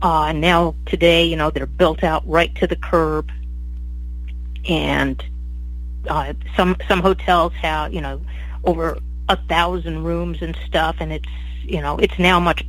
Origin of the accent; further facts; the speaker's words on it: Las Vegas, Nevada, United States; I grew up in Las Vegas. My family moved there when I was very young, just as the 1960s were dawning.